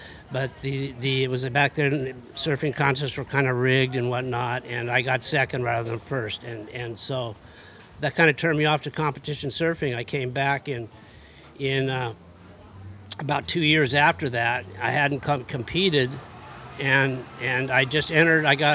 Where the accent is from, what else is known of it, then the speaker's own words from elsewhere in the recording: Huntington Beach, California, United States; Yeah, I'm a surfer. I grew up surfing in Huntington Beach, California. I got real good.